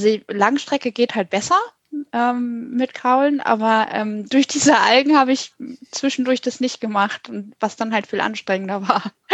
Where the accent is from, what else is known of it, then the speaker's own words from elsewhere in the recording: Hanover, Lower Saxony, Germany; Ich bin mal in Hannover, wo ich aufgewachsen bin.